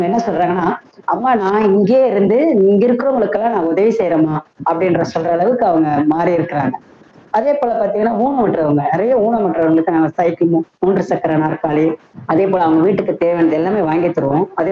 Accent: Chennai, Tamil Nadu, India; also born or lived in Tirunelveli / Theni; திருநெல்வேலியில பிறந்தேன். சொந்த ஊரு தேனி, நான் பிறந்தது திருநெல்வேலி, சொந்த ஊரு தேனி, வளர்ந்தது சென்னை.

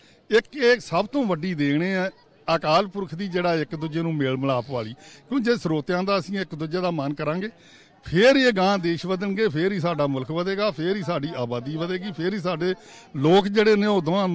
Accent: Amritsar, Punjab, India; ਮੇਰਾ ਅੰਮ੍ਰਿਤਸਰ ਮੇਰਾ ਡਿਸਟ੍ਰਿਕਟ ਹੈ, ਮੈਂ ਅੰਮ੍ਰਿਤਸਰ ਦੇ ਵਿੱਚ ਰਹਿੰਦਾ, ਬਿਲਕੁਲ ਅੰਮ੍ਰਿਤਸਰ ਗੋਲਡਨ ਟੈਂਪਲ ਦੇ ਨਾਲ ਮੇਰਾ ਘਰ ਹੈ।

